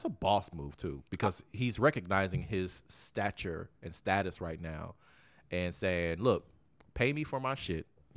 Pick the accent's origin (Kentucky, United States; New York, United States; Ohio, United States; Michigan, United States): New York, United States; New York is the vegan of the world. Like, I'm from New York.